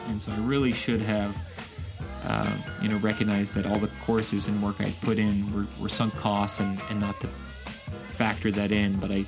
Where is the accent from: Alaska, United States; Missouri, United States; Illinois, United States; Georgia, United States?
Georgia, United States; born there; also born or lived in Germany / Kansas / Texas / Virginia; And so I was born in Georgia, but lived there for a while, lived in Germany, Kansas, Texas, Virginia